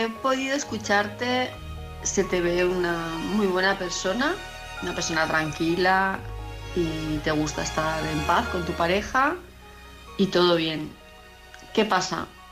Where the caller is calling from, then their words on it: Palma, Balearic Islands, Spain; de Palma de Mallorca